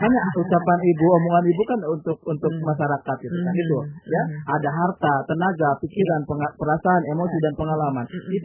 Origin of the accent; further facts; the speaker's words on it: Subang, West Java, Indonesia; Maaf, di kampung saya, kampungnya ini.